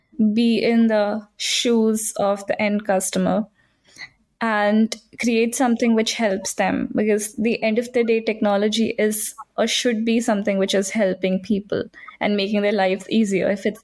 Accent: India; when I was growing up in India

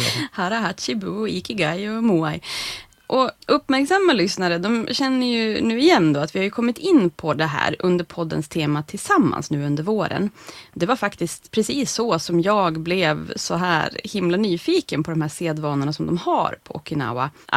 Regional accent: Norrland, Sweden; som jag skulle säga då som norrlänning.

